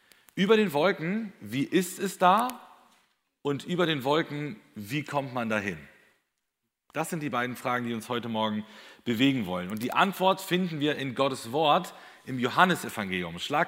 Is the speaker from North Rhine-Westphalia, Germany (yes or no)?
yes; Espelkamp, North Rhine-Westphalia, Germany; ich komme aus Espelkamp